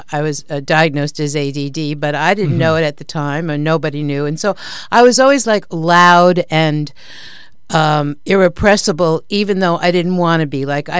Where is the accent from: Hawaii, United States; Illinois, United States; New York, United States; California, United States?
New York, United States; New York City; I'm from New York. Mm-hmm. I'm a native New Yorker. I'm one of the very few, I guess. I grew up in Manhattan